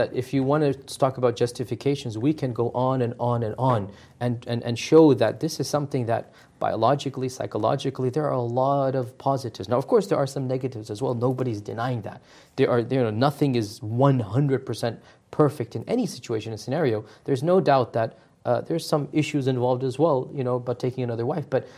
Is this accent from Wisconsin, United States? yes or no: no; Connecticut, United States; I'm from Connecticut, and in Connecticut they've already passed the bill.